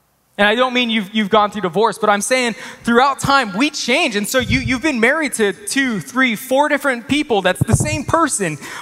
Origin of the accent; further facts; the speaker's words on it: United States; But we're American, so we'll just say hesed.